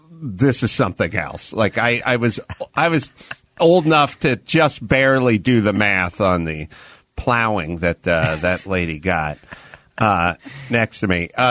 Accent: North Hollywood, California, United States; Nate's from Montana, and I'm from North Hollywood, but when I talked to him about his Montana stories, which were 1,000% different than how I was raised in North Hollywood

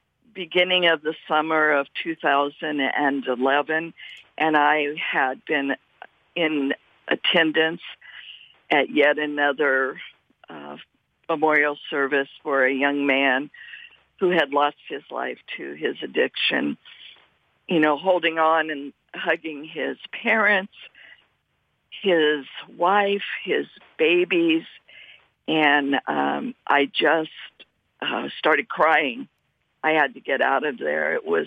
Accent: Indianapolis, Indiana, United States; And I grew up in Indianapolis, Indiana, just to correct that.

